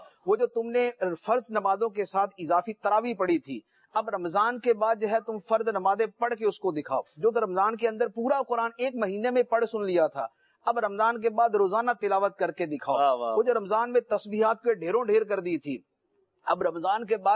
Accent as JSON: {"language": "Urdu", "town": "Faisalabad", "region": "Punjab", "country": "Pakistan", "tie": "born or raised there", "moved": "yes", "lives_now": "Karachi, Pakistan", "said": "میرا تعلق فیصل آباد سے ہے، سردار آباد سے، اور میری پیدائش بھی وہاں کی ہے، اور میرا آبائی گھر بھی ادھر ہی ہے، میری جو فیملی بھی، جو میرے بھائی ہیں، والدہ ہیں، وہ بھی وہیں پر ہیں. اور لیکن سن 2000 سے میں کراچی میں ہوں،"}